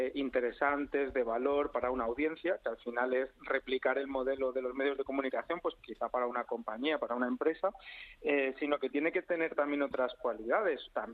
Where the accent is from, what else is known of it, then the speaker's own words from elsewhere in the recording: Almería, Andalusia, Spain; born there; en mi provincia, yo nací en Almería